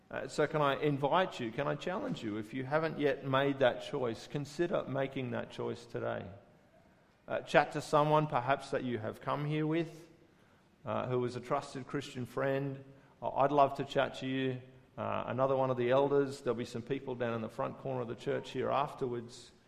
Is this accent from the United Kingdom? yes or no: no; Chapel Hill, Queensland, Australia; also born or lived in Sydney; I grew up in Chapel Hill, which is a hilly suburb with no trains. Except for our time in Sydney, as a couple, we never really lived anywhere close enough to a train line to make regular use of it.